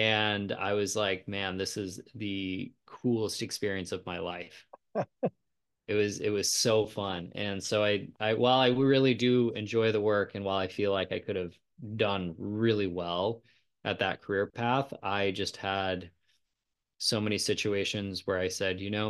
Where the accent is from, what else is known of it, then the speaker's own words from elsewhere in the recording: Whitefish, Montana, United States; I'm originally from Whitefish, Montana. It's a very small town up north, about 3 hours away from Canada.